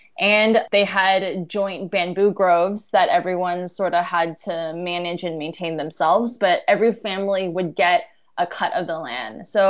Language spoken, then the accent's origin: English; United States; now in Hong Kong; So I'm an American journalist currently based out of Hong Kong.